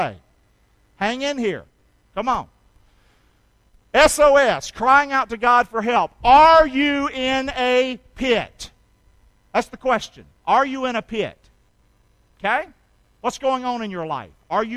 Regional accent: Rockingham, North Carolina, United States; I'm from Rockingham. I like NASCAR.

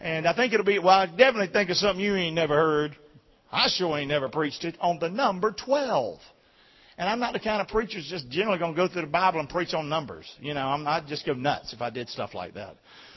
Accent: Rockingham, United States; Don't forget, I'm from Rockingham.

